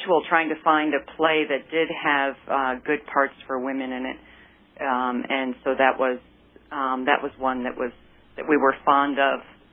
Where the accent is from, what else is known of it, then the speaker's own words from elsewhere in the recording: Detroit, Michigan, United States; I grew up outside of Detroit, and I would put on shows when I was about 6 or 7 years old and actually charge people a nickel.